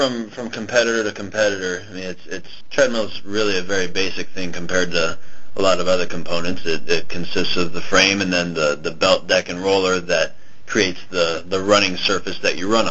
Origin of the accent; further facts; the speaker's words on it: California, United States; Yeah, but we're from California. We don't know what cold is.